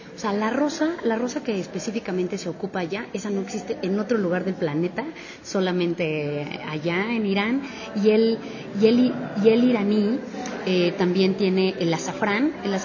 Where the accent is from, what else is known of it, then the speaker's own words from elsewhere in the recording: Mexico; directora y fundadora de Shirini Sabores Persas, orgullosamente mexicana